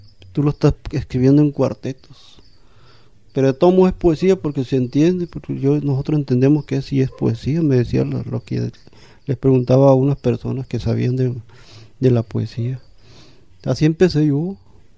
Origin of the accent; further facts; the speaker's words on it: Potam, Sonora, Mexico; Soy originario de Potam, Ruyaki, Sonora.